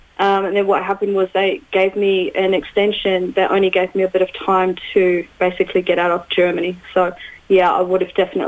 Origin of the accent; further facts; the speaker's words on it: New Zealand; I mean, being a New Zealander, you have the privilege to come home from a country that looks after its people